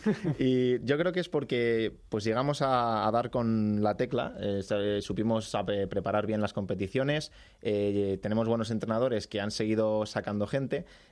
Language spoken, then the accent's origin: Spanish; Spain; terminé siendo el cuarto español